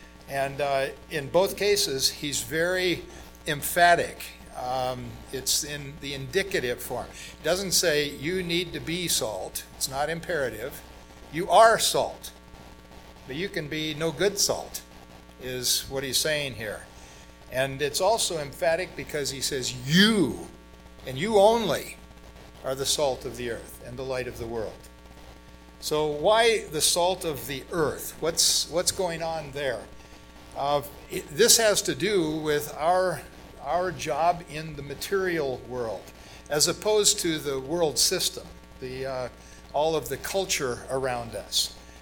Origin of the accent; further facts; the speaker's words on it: Brazil; I grew up in Brazil, and I spent 4 years in São Paulo, 23 million people in greater São Paulo.